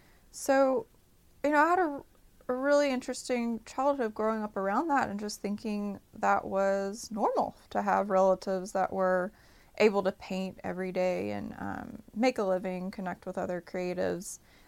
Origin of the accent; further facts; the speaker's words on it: Jackson, Mississippi, United States; So I come from Jackson, Mississippi. I grew up here, grew up all over the state, went to college at the University of Mississippi